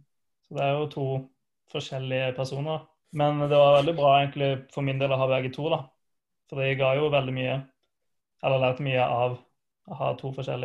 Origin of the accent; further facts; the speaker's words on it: Agder, Norway; men jeg har jo en vanskelig R da, siden jeg er fra Sørlandet.